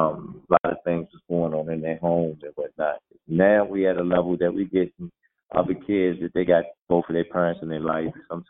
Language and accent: English; Baltimore, Maryland, United States; I'm from Baltimore, and somebody gave me a chance.